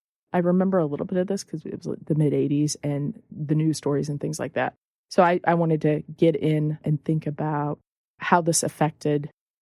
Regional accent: Union, Missouri, United States; The town's small population, obviously, because we grew up in Union, Missouri.

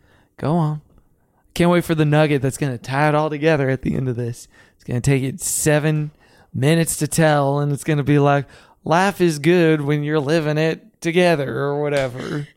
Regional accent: West Virginia, United States; Even though I'm from West Virginia.

